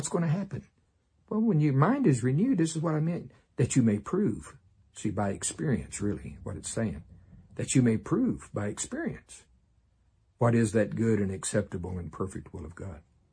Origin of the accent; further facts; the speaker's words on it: the South, United States; I'm from the South, you know, we not only believe in y'all, we believe in all y'all.